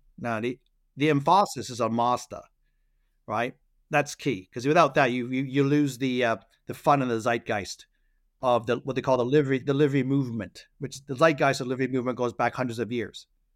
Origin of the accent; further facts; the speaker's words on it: Hampstead, London, United Kingdom; moved away as an adult; now in United States; I'm originally from Hampstead, born in Hampstead in North London. Came across the pond in 75. Always been proud of my British roots.